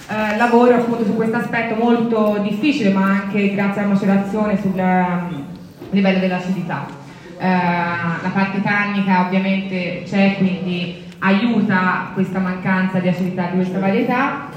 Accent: Florence, Tuscany, Italy; io sono di Firenze, non so se si sente un po' più con l'accento.

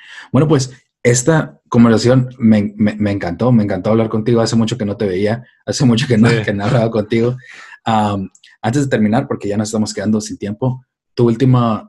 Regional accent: Tijuana, Baja California, Mexico; Yo soy de México, yo crecí en Tijuana. Hablo inglés desde chiquito, desde que tenía como 6 años en la escuela me enseñaban.

